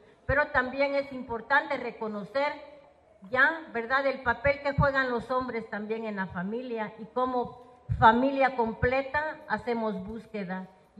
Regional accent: Guatemala; de Guatemala. Para mí es importante este espacio

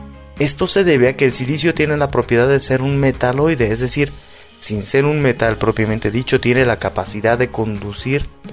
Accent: Ayotlán, Jalisco, Mexico; El municipio de Jalisco, con el número 14 en orden alfabético, es Ayotlán, de donde soy oriundo.

